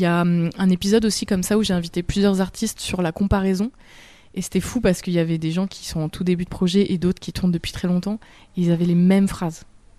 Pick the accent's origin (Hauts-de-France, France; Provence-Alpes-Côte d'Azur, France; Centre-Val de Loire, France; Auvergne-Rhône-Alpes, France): Auvergne-Rhône-Alpes, France; Grenoble; je suis allée chercher sur Grenoble, donc là d'où je viens